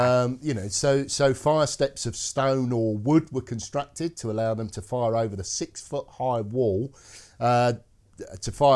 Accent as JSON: {"language": "English", "region": "Scotland", "country": "United Kingdom", "said": "Being Scottish, I can't do the Scottish accent."}